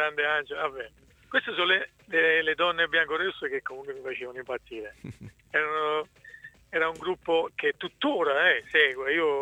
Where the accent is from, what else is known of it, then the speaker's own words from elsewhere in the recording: Nocera Inferiore, Campania, Italy; io sono nocerino, ma lo sanno i tifosi dell'Ancona che sono di Nocera Inferiore.